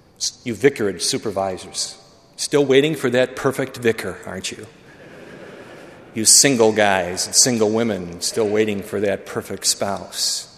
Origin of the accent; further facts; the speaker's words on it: Chicago, Illinois, United States; Now, you should know that I grew up in Chicago, and the closest thing to a mountain that I knew was Mount Sinai Hospital, which wasn't too far from where I was growing up.